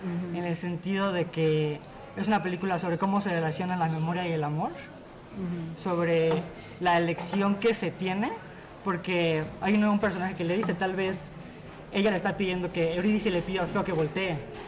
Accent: Cuernavaca, Morelos, Mexico; moved away; Ya hace un año apenas, soy de Cuernavaca.

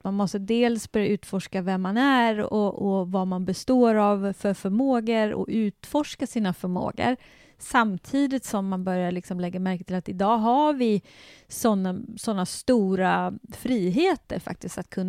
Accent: Sweden; jag kommer från Sverige och idrottssverige där det var mera det här med att antingen hade du talang eller också hade du inte talang

